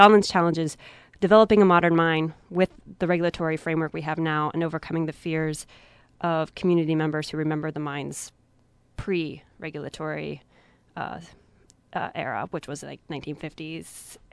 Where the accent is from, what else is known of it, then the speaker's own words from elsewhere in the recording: the South, United States; I grew up in the East Coast, near the East Coast in the South, and we've had mining.